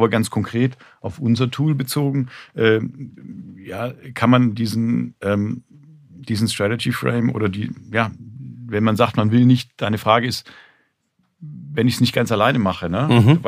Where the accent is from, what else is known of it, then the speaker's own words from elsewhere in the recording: Swabia, Germany; Und ich sage das mit dem Fakt, dass ich auch Schwabe bin.